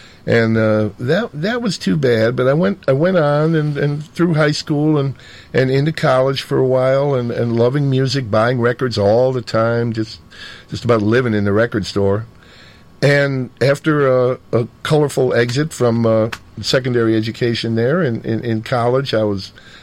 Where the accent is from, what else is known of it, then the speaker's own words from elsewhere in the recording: Park Ridge, Illinois, United States; also born or lived in Chicago; Well, I was born in Chicago and grew up in a town just on the border of Chicago called Park Ridge. Sleepy, very peaceful little suburb, a lot of old trees, old homes.